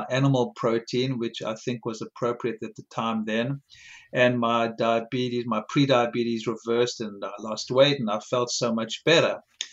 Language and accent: English; South Africa; You know, I grew up in South Africa, and fruit was, you know, a major part of our diets.